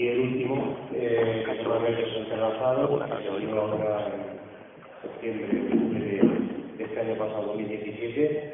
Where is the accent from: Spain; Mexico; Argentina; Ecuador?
Spain; Granada, Andalusia; now in Murcia, Spain; vengo de Murcia, aunque soy granadino.